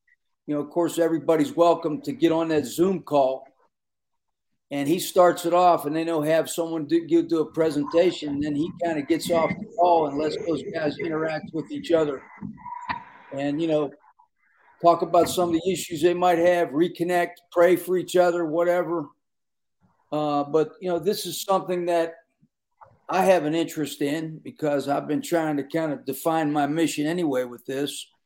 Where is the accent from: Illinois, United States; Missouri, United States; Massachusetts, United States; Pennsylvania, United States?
Pennsylvania, United States; Pittsburgh; I'm from Pittsburgh, so it was another reason was special to me